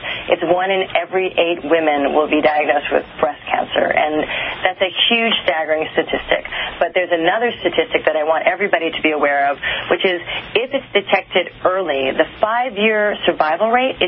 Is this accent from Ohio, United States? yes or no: no; Honolulu, Hawaii, United States; born or raised there